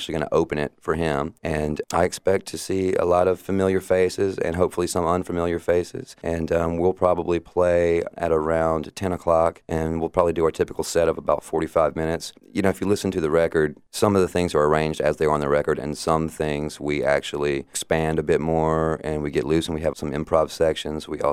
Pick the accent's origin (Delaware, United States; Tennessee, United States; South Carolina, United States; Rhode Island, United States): Tennessee, United States; Chattanooga; born there; That's correct. I was born right here in Chattanooga, Tennessee, not too far down Macaulay Avenue at Memorial Hospital.